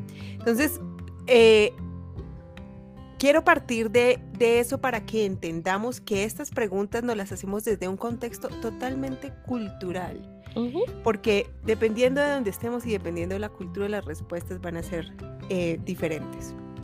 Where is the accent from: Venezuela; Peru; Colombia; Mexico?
Colombia; Bueno, yo soy de Colombia, yo soy educadora sexual.